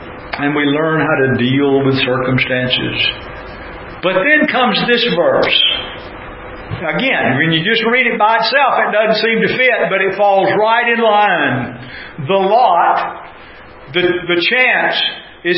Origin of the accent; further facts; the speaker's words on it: Tennessee, United States; as the old saying I grew up with in Tennessee, you're going to see more than you can shake a stick at.